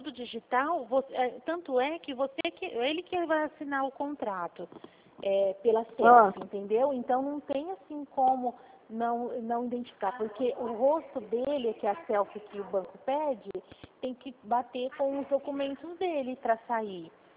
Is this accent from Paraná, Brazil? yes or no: no; São Paulo, Brazil; eu sou do interior de São Paulo, Regional de Presidente Prudente.